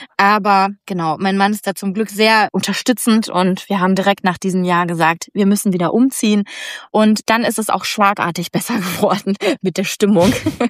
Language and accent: German; Bavaria, Germany; Weil in Deutschland, vor allen Dingen bei uns in Bayern, es ist ja recht konservativ